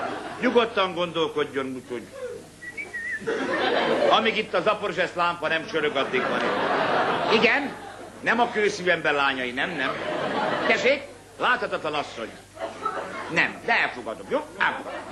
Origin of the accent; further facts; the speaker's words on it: Debrecen, Hajdú-Bihar, Hungary; Örülök, hogy Debrecennel játszhatom, mert én is debreceni vagyok.